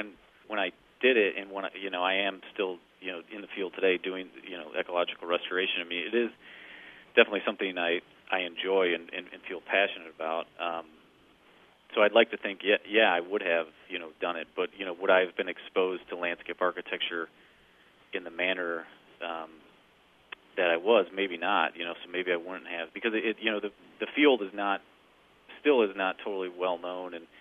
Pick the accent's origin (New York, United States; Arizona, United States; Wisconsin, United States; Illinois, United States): Illinois, United States; Chicago; I grew up in the Chicago area, so we'd often go to the parks